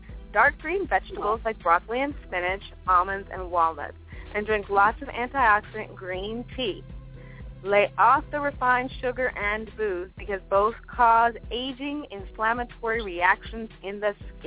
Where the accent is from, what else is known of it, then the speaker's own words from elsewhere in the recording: East Coast, United States; I'm from the East Coast, so I know firsthand.